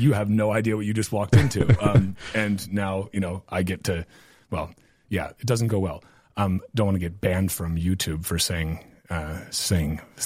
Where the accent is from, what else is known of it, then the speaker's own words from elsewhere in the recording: Wisconsin, United States; I'm originally from Wisconsin